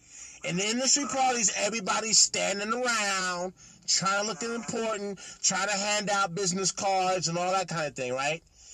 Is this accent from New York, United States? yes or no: yes; New York, United States; I'm from New York, you from Chicago.